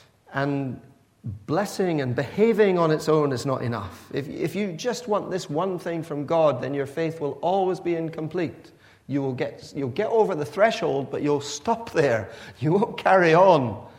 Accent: Pakistan; born there; also born or lived in Scotland, United Kingdom; So I didn't really belong in Pakistan, although I was born there, because my parents were Scottish. And yet I didn't belong in Scotland, though I went to school here, because I was born in Pakistan.

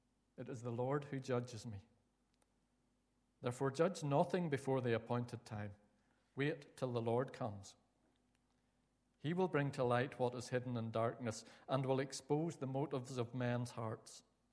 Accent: Northern Ireland, United Kingdom; I'm sure you've already worked out after just a few words that I'm from Northern Ireland.

